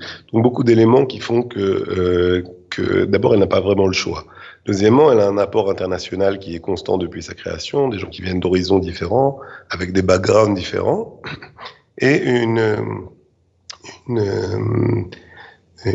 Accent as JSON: {"language": "French", "town": "Paris", "region": "Île-de-France", "country": "France", "tie": "born or raised there", "moved": "as an adult", "said": "j'ai grandi à Paris, j'ai été étudiant au lycée à Paris. Après, j'ai fait mon alia vers 18 ans, j'ai étudié à l'Université hébraïque de Jérusalem."}